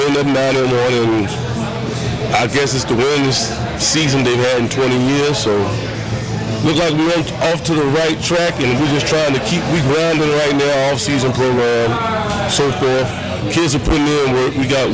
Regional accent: Danville, Virginia, United States; now in St. Petersburg, United States; Well, I'm from Danville, Virginia. I moved to St. Petersburg area like 1980s.

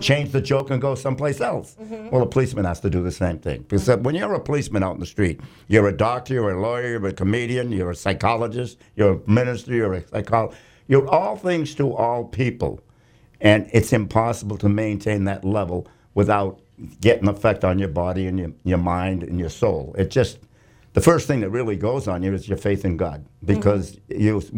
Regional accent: Ireland; I'm an Irishman. I like to swear.

